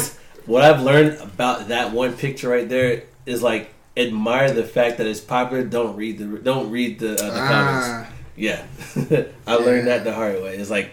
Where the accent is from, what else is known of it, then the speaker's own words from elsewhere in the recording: Hinesville, Georgia, United States; also born or lived in Atlanta, United States; No. If you weren't stationed on Fort Stewart, you wouldn't even know my hometown existed.